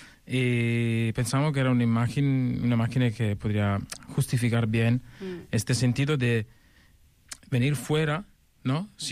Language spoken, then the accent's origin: Catalan; Apulia, Italy; La meva comarca. No, la meva regió.